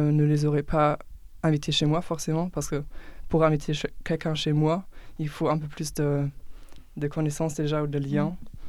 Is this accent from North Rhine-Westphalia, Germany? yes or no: yes; Dortmund, North Rhine-Westphalia, Germany; French is a second language; also born or lived in Nancy, France; j'ai 22 ans, je viens de Dortmund en Allemagne. Je fais des études de LEA à Cologne avec le français et l'anglais. Et j'ai vécu 2 ans en France à Nancy.